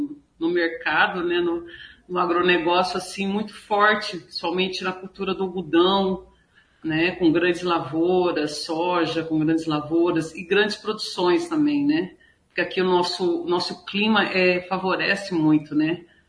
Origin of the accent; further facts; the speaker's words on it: Londrina, Paraná, Brazil; eu sou de Londrina, né?